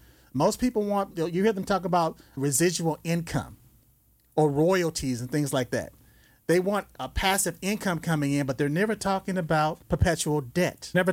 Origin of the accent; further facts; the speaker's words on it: Los Angeles, California, United States; But growing up in South Central LA, I didn't necessarily like going to high school.